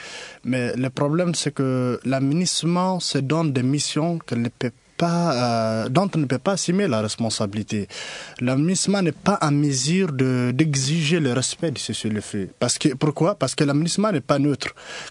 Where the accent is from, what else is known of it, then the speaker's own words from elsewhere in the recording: Mali; nous sommes tous des Maliens de Kaye à Kidal.